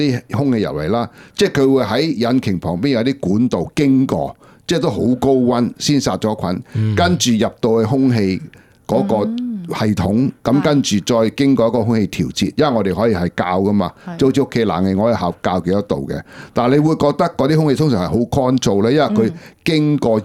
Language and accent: Cantonese; Shanghai, China; 因为我们上海人没有用公筷的。